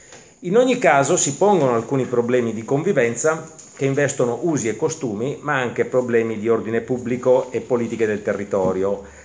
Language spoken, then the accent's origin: Italian; Naples, Campania, Italy; Sono napoletano, quindi posso essere critico nei confronti di quelli che prima Florinda ha definito i terroni, perché sono terrone anch'io.